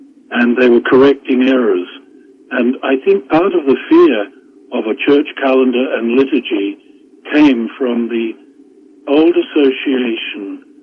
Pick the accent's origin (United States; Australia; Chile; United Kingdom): Australia; because I'm Australian, and practically every Australian is called